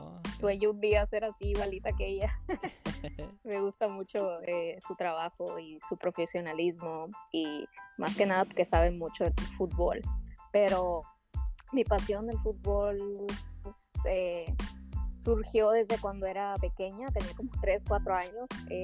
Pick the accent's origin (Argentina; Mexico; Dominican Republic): Mexico; now in Houston, United States; antes que nada vivo en Houston, soy mexicana y soy estudiante de periodismo